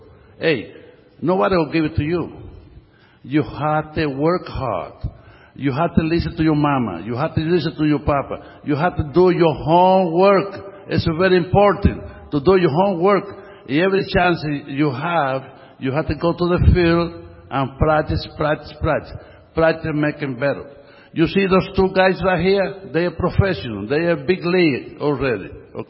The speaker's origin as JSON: {"language": "English", "country": "Cuba", "second_language": "English", "said": "You know, I come from Cuba."}